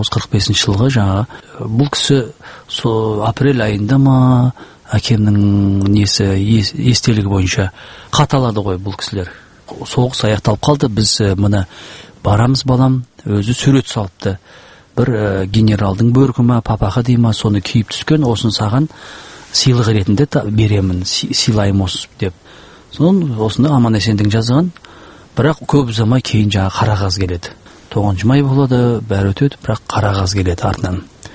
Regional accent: Zhualy, Zhambyl Region, Kazakhstan; Біз өзіміз алты ағайындымыз, Жуалда туылған, Бауыржан Момышұлы ауылында. Батыр кесек тұлға, қазақтың кесек тұлғасы, бір туар ұлы. Сол ауылда туып өстім, соның Айша Би ауылында мектепті жалғастырып, кейін көшіп

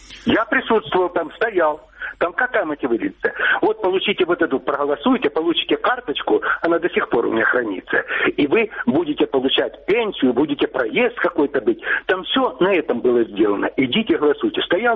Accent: Kharkiv, Kharkiv Oblast, Ukraine; Здравствуйте, это Харьков, переселенец.

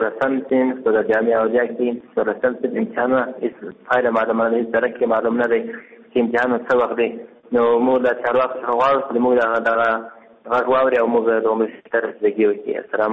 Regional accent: Ghazni, Afghanistan; د غزنی ولایت اوسیدونکی یم

